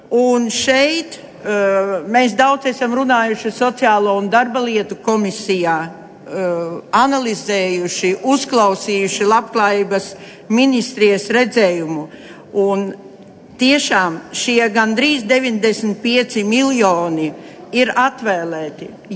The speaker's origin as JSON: {"language": "Latvian", "region": "Latgale", "country": "Latvia", "said": "Tā kā es nāku no Latgales, ikdienā es saskatu tās problēmas"}